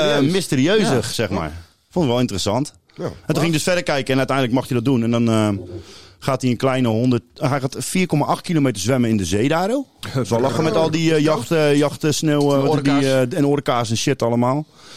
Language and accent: Dutch; Ghana; Dutch is a second language; maar ik kom uit Ghana